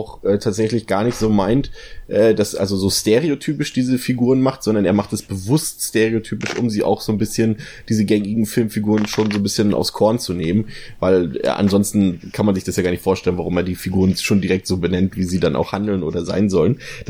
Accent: East Germany, Germany; aber ich komme ja aus dem Osten

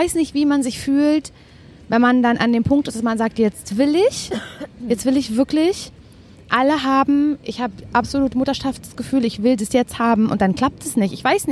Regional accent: Parchim, Mecklenburg-Vorpommern, Germany; Ich komme aus Parchim.

